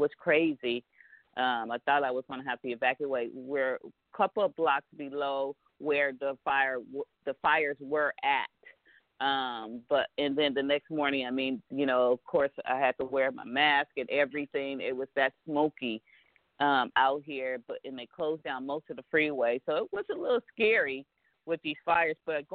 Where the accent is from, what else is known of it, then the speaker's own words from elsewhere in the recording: Chicago, Illinois, United States; now in Los Angeles, United States; I'm originally from Chicago, but most of my life I've been here in Los Angeles